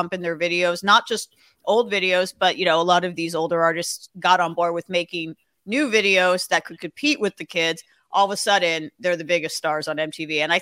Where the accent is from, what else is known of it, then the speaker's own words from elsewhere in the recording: Los Angeles, California, United States; I grew up in Los Angeles, as you know, John